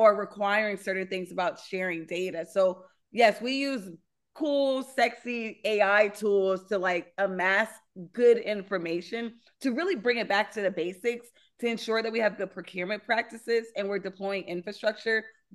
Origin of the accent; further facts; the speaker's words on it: Los Angeles, California, United States; I'm from South Central Los Angeles, still live in South Central Los Angeles.